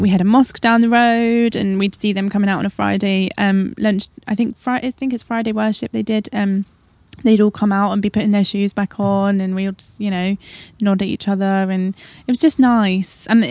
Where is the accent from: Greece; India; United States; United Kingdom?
United Kingdom; Newbury, South East England; growing up in Newbury, it was so white middle class.